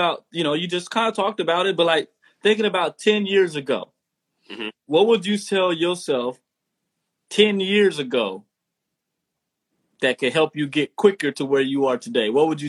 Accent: Texas, United States; I'm from the South too, straight out of Texas, straight out of Texas.

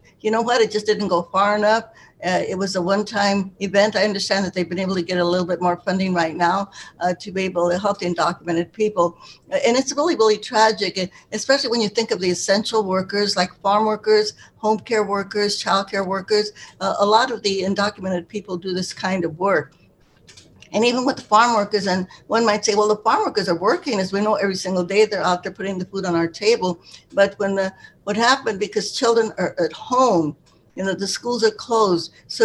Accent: Stockton, California, United States; And I'm also a Stockton. That was my hometown.

